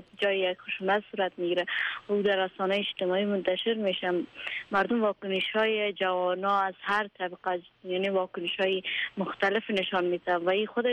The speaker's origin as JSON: {"language": "Persian", "country": "Afghanistan", "said": "ما افغان هستیم و کمتر در المپیک یعنی ظاهر میشن"}